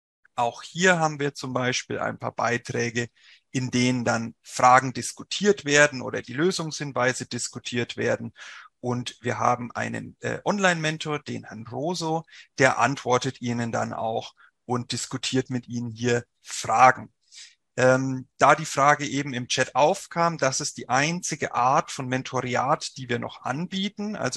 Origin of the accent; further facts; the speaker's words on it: Bavaria, Germany; Sie werden es vielleicht hören, ich komme nicht aus Nordrhein-Westfalen, sondern aus dem wunderschönen Frankenland. Deswegen rollt mein R auch ein bisschen.